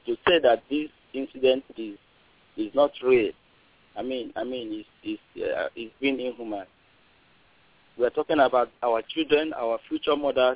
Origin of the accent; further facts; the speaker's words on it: Nigeria; now in Dallas, United States; I'm a Nigerian. I'm calling from Dallas.